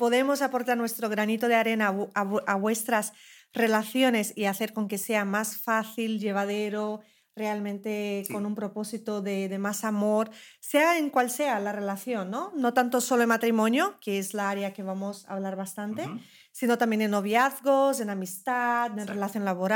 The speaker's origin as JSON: {"language": "Spanish", "country": "Brazil", "second_language": "Spanish", "moved": "yes", "lives_now": "Spain", "said": "yo soy de Brasil. No sé si lo notáis por mi acento o no, no lo sabemos. Pero vivo aquí desde hace como 13 años"}